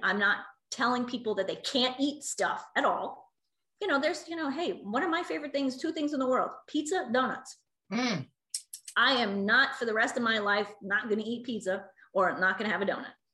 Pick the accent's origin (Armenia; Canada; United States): United States; New York; I'm from New York originally. I'm a pizza snob.